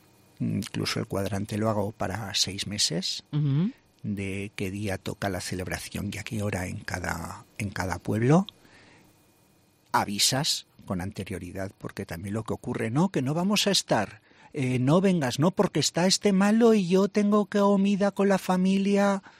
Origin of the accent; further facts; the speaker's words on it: Luna, Aragon, Spain; Yo soy nacido en Luna, en las Cinco Villas.